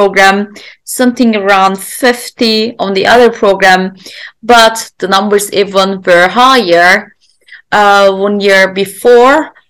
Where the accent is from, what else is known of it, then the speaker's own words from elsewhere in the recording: Turkey; moved away as an adult; now in United Kingdom; So I work in the UK, but I am from Turkey, and I moved to the UK as an international student myself to pursue my master's degree in 2014.